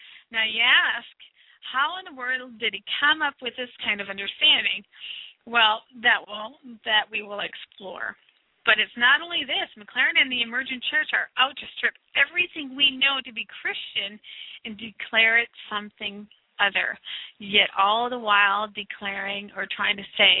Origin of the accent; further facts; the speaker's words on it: United States; but I'm from the United States